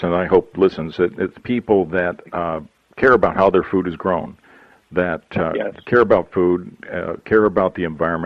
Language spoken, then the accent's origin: English; Midwest, United States; also born or lived in mountain states / California; I grew up in the Midwest and moved to the mountain states and then moved to California.